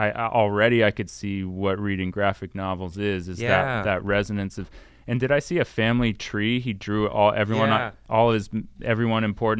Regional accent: Camarillo, California, United States; I grew up in Camarillo for a time.

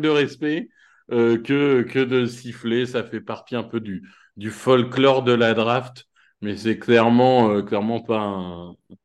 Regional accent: Hauts-de-France, France; ma ville natale, Damien, la belle Picardie.

